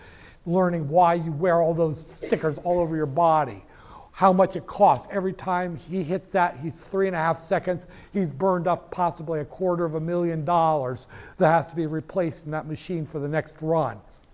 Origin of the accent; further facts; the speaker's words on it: Decatur, United States; I'm from Decatur. My mom's from Decatur.